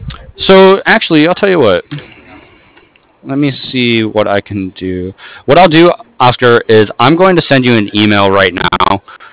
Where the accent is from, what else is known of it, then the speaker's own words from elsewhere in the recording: San Diego, California, United States; Yes. I'm here in San Diego right now.